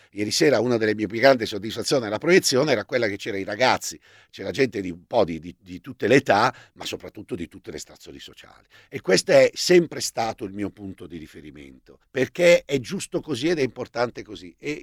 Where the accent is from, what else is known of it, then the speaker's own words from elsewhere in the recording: Olginate, Lombardy, Italy; Il mio film precedente l'ho fatto sul lago di Como a Olginate, dove sono nato e cresciuto